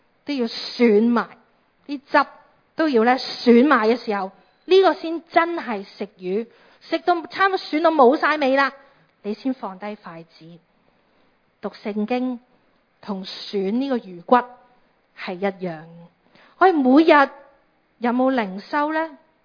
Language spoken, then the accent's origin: Chinese; Hong Kong; 去到今日的香港，我们土生土长的地方